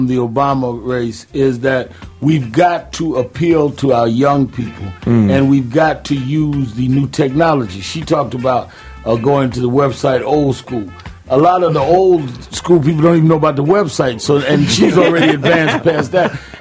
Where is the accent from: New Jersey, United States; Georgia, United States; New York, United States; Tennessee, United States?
New York, United States; Brooklyn; has arrived, even though I was from Brooklyn.